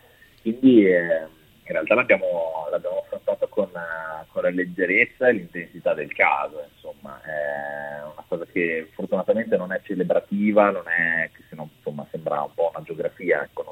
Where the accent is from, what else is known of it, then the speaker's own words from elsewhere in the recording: northern Italy, Italy; now in Rome, Italy; Sono un polentone che vive felicemente a Roma, la città più bistrattata d'Italia.